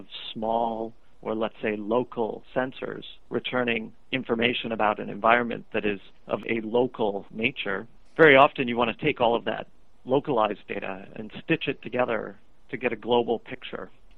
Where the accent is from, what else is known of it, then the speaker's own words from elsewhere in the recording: Euclid, Ohio, United States; born there; I guess I always loved geometry, so it's ironic that I was born in Euclid.